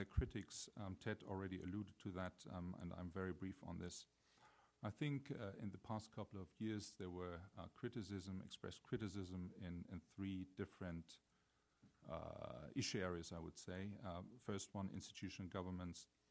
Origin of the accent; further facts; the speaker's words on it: Germany; I'm from Germany.